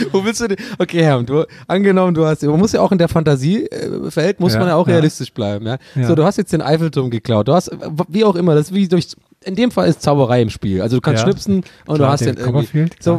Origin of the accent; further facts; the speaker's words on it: Dublin, Leinster, Ireland; German is a second language; Ich glaube, ganz ehrlich, als Ire muss ich das sagen